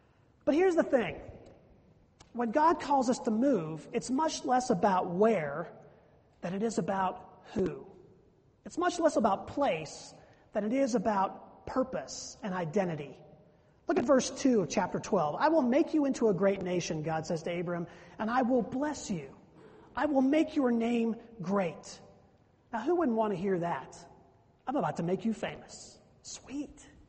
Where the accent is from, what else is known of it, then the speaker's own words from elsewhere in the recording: Pennsylvania, United States; Well, he's from Central Pennsylvania. I'm from Western Pennsylvania.